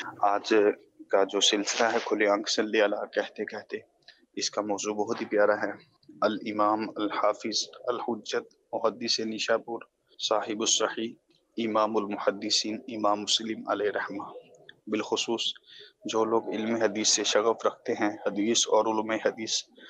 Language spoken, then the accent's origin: Urdu; Sargodha, Punjab, Pakistan; میرا تعلق سرگودا سے ہے.